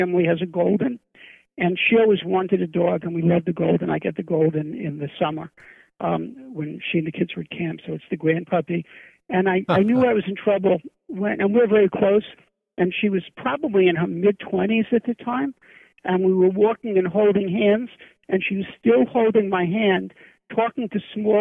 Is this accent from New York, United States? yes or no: yes; Brooklyn, New York, United States; I didn't have any pets growing up in Brooklyn, although my mother once put my parakeet out on the fire escape in the winter